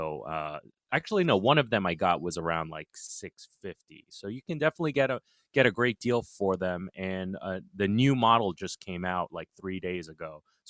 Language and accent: English; New York City, New York, United States; I'm born and raised in New York City. I'm just a lifelong New Yorker. My father immigrated from Taiwan. My mother immigrated from Korea.